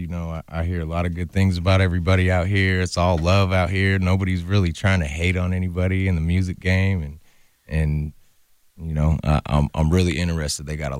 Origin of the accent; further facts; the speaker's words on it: Fresno, California, United States; Yeah, I was born and raised in Fresno.